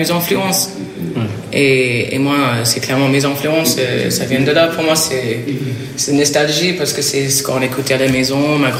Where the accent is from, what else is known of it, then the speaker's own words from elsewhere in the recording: Saint-Louis, Senegal; moved away as an adult; now in France; Oui, je suis de Saint-Louis. Et j'ai arrivé en France en 2008. J'étais là pour mes études.